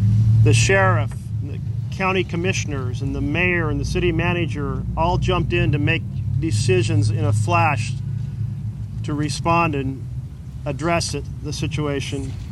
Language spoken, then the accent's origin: English; Roseburg, Oregon, United States; also born or lived in Myrtle Creek; I was born in Myrtle Creek, just south of here. And when I was about 2, we moved here to Roseburg. I went to first grade here.